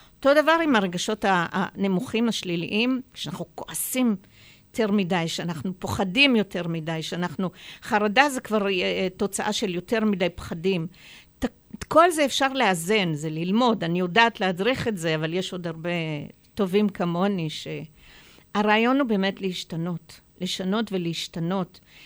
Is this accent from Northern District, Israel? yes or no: yes; Tiberias, Northern District, Israel; born there; ואני גרתי בכל הארץ, אני צברית ו... נולדתי בטבריה.